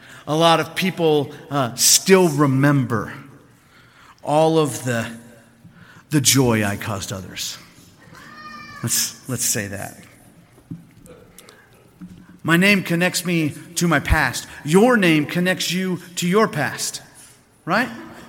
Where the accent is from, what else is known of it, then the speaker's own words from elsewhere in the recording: Mount Dora, Florida, United States; if I was to go back to my what I consider my hometown in Mount Dora, Florida